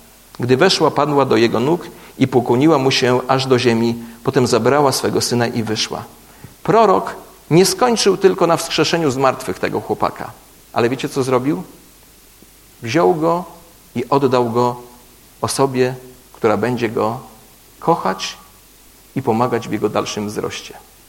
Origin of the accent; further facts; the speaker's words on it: Gąsocin, Masovian Voivodeship, Poland; now in Warsaw, Poland; ja pastor z Warszawy, choć jestem z małej wsi Gąsocin, zapamiętajcie tę nazwę